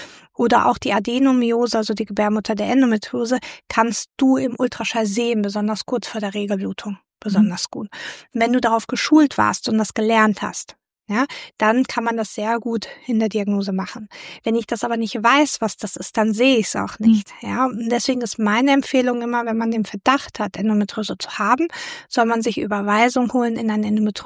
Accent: Germany; moved away as an adult; now in Austria; ich bin Deutsche. Ich bin vor gut 6 Jahren nach Österreich gekommen

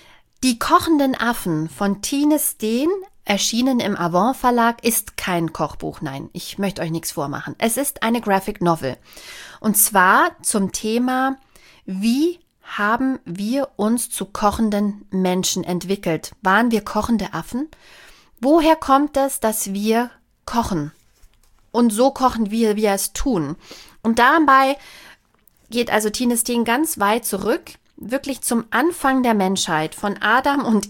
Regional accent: Bavaria, Germany; born there; wie gesagt, gebürtige Bayerin

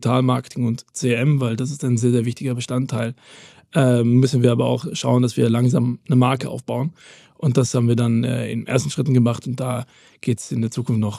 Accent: Belgium; Ich bin Belgier, du weißt es, wir kennen uns ja schon.

